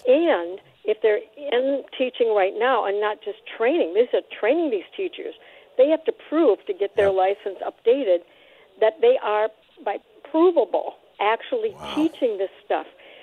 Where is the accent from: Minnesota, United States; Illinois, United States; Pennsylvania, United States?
Minnesota, United States; Well, I'm from Minnesota, and it's very frightening here.